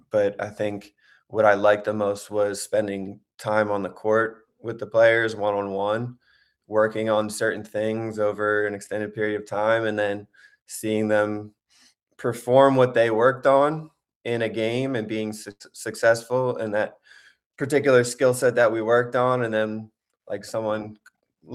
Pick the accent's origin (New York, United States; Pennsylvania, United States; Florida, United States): Pennsylvania, United States; Philadelphia; hey, I'm from the Philly area. I can bring people from Philly, New Jersey down to Randolph-Macon